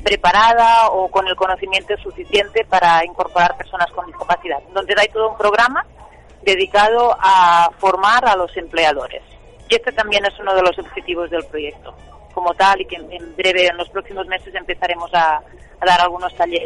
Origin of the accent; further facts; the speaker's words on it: Catalonia, Spain; now in Chile; No, yo soy catalana. Llegué a Chile hace 4 años.